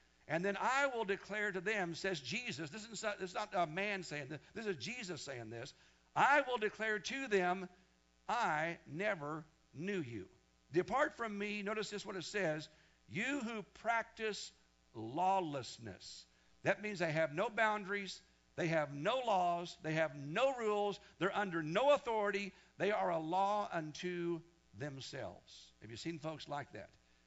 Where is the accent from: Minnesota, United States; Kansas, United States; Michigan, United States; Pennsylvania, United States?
Kansas, United States; Wichita; folks from the church I was raised in Wichita, Kansas.